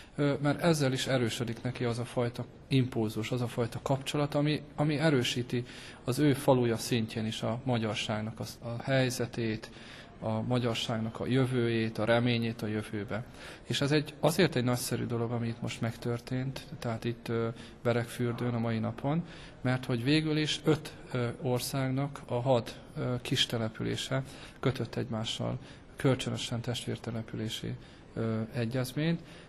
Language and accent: Hungarian; Vojvodina, Serbia; például odahaza a Délvidéken is